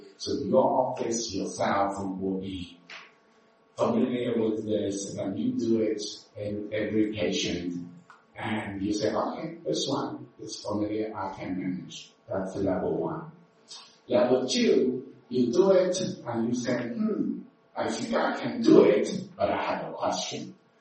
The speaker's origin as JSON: {"language": "English", "region": "New York", "country": "United States", "said": "Okay, so since I'm from New York, I'll start."}